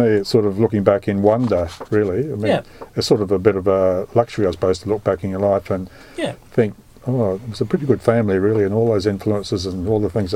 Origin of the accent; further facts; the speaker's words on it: Murray Bridge, South Australia, Australia; my memory of growing up in Murray Bridge in South Australia as a child, and we never had television in those days